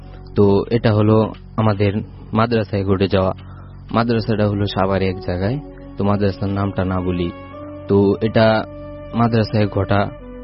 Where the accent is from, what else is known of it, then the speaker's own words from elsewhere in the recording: Faridpur, Dhaka Division, Bangladesh; now in Khilgaon, Bangladesh; আমি খিলগাঁও থেকে আসছি এবং আমার দেশের বাড়ি ফরিদপুর।